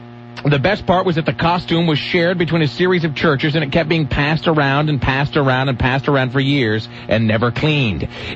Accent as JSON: {"language": "English", "country": "United States", "said": "I'm American, so I have no idea where it is."}